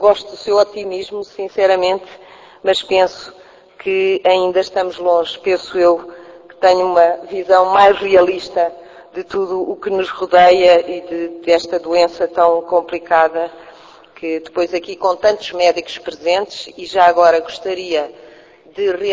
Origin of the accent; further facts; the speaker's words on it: Mozambique; born there; eu nasci em Moçambique e de Moçambique só tenho boas recordações.